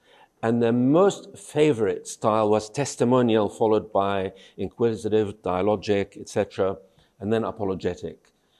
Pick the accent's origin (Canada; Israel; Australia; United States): Israel; moved away as an adult; now in England; I am a Christian from Israel originally, from an Arabic-speaking community. My parents were ministers, and I moved to England when I was 18